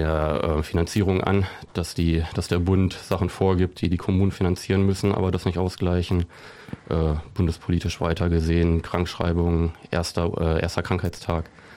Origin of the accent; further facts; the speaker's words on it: Salzhemmendorf, Lower Saxony, Germany; Genau, also Salzhemmendorf ist ja erstmal auch meine Heimat, da bin ich aufgewachsen, groß geworden, heimisch.